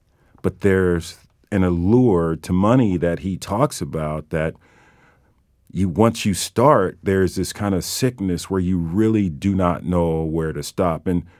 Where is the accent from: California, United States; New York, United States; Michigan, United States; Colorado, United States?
California, United States; San Diego; I can say I'm from San Diego, and people will say, oh my God, I love that place. But I really understand that they're talking about the beach communities. Mm-hmm. They're not talking about the San Diego that I grew up